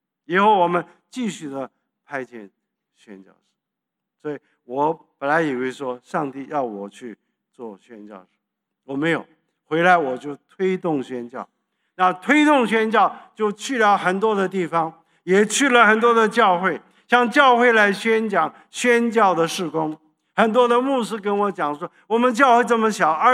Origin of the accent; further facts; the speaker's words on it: South Korea; 我是韩国土生土长的中国人，山东人。我父母是山东人，我不是山东人，但是我跟他们山，所以就是我是山东人。